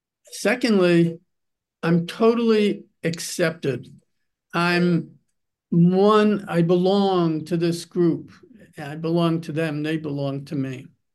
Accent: Allentown, Pennsylvania, United States; when I grew up in Allentown, there was the city of Allentown, and then there's farmland, right?

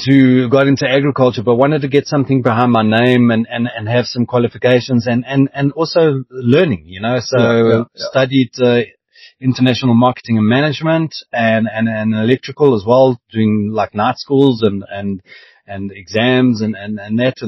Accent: South Africa; So I'm South African through and through. I'm African.

